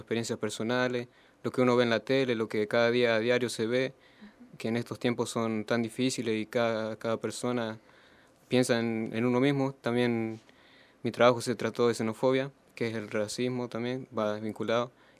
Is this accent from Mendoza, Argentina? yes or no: no; Santa Isabel, La Pampa, Argentina; allá en Santa Isabel, mi pueblo, lo este pampeano